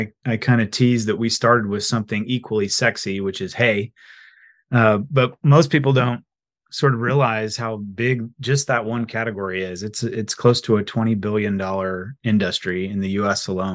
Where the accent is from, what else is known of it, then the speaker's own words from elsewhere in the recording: Abilene, Kansas, United States; Yep, Kansas, north of Abilene, Kansas. So Dwight D. Eisenhower's hometown. Our farm ground is all north of Abilene, and 1980s farming was my sort of introduction to agriculture.